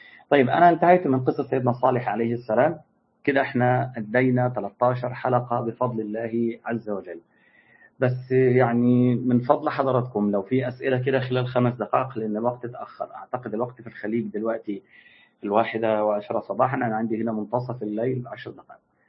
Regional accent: Egypt; يعني عندنا في مصر المعابد الفرعونية

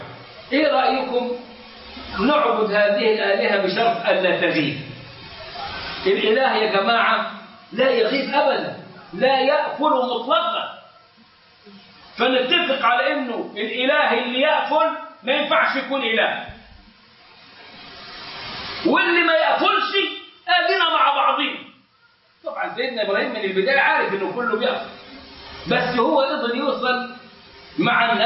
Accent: Egypt; فالأمر جميل، وإحنا عندنا في مصر بنغني له.

